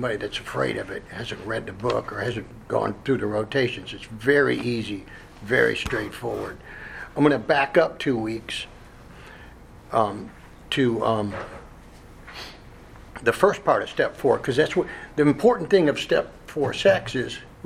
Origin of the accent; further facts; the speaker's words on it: New York, United States; I'm from the Northeast originally, New York.